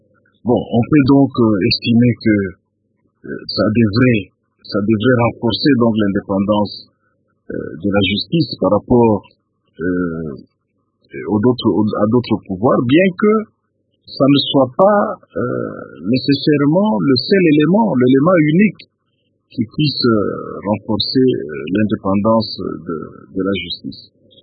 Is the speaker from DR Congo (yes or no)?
yes; DR Congo; Je suis Congolais, mais je suis avocat en plus.